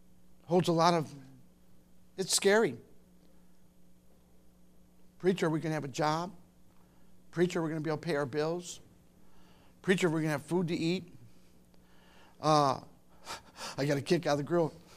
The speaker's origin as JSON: {"language": "English", "town": "Toledo", "region": "Ohio", "country": "United States", "tie": "born or raised there", "said": "When I was a kid, you're too young for this, but I grew up in Toledo."}